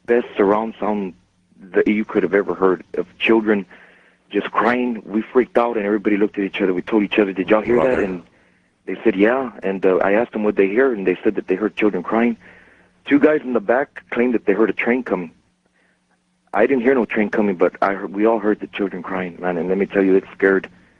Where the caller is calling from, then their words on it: San Antonio, Texas, United States; I'm calling from San Antonio.